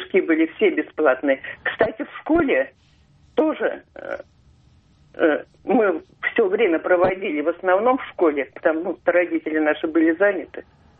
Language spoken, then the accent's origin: Russian; Podolsk, Moscow Oblast, Russia; now in Saint Petersburg, Russia; Нет, детство мое прошло в Подольске